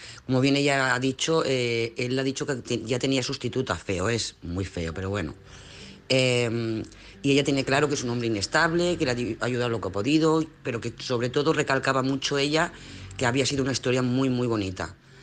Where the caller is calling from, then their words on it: Lloret de Mar, Catalonia, Spain; de Lloret de Mar. Hacía muchísimo tiempo que no entraba